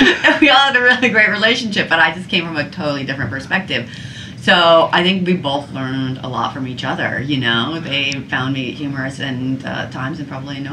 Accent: Washington, United States; I'm actually from Washington State. I got over to New York when I went to law school at Cornell. I had gone to undergrad at University of Washington.

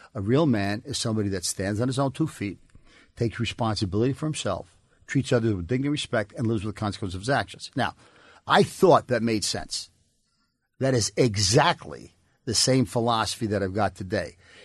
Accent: New York City, New York, United States; So I grew up in the Dyke Mystery section in New York City, and I was the oldest of five.

